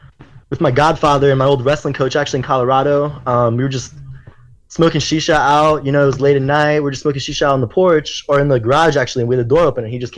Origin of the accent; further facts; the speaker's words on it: Germany; I wasn't German, you know. I'm like an Asian kid growing up in Germany. I'm not American either, though